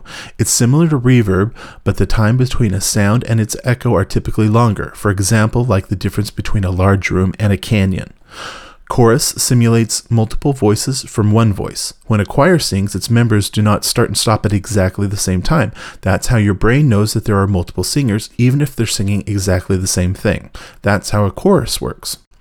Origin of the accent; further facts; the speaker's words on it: San Francisco, California, United States